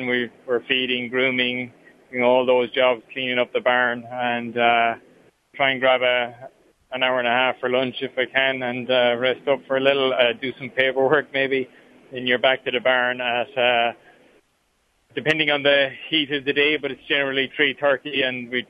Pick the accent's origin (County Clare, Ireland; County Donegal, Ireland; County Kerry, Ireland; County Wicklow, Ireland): County Kerry, Ireland; Tralee; I was born in Tralee in County Kerry, and we live just outside the town. Always had animals on the farm, whether it was horses, cows, sheep.